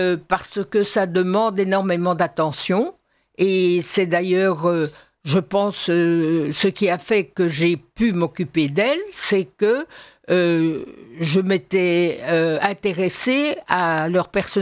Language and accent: French; Brussels, Brussels-Capital Region, Belgium; j'ai grandi à Bruxelles et j'ai toujours trouvé que c'était une ville formidable. J'adore ma ville